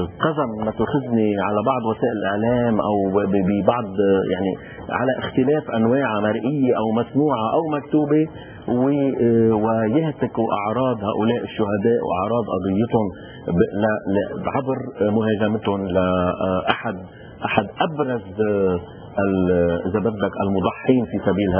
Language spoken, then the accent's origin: Arabic; Lebanon; ويمكن نجحت من تخاذلنا نحن كلبنانيين